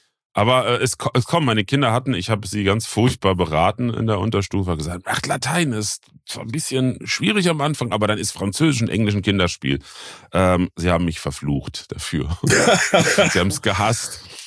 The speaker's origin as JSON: {"language": "German", "region": "Eifel", "country": "Germany", "tie": "born or raised there", "said": "Aber ich merke einfach, das hier, die Eifel, ist meine Heimat."}